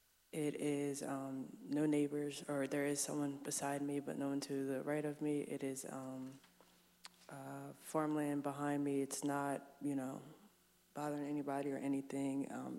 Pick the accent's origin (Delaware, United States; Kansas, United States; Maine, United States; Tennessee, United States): Delaware, United States; Yeah, apparently in the summertime, I guess I'll smell Allen's or whatever, but I'm from Sussex County, so I think it'll smell good to me.